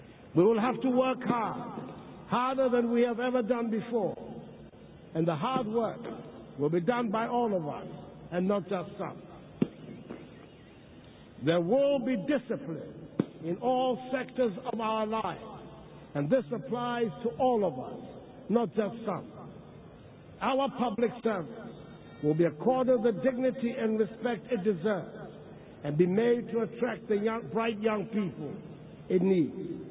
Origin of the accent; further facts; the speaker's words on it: Ghana; we all say as a matter of routine that we are Ghanaians.